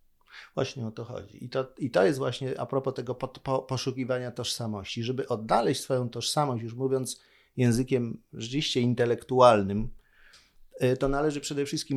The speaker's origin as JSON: {"language": "Polish", "town": "Warsaw", "region": "Masovian Voivodeship", "country": "Poland", "tie": "born or raised there", "said": "Ale ja się urodziłem i wychowałem na Pradze i to było takie trochę treningowe."}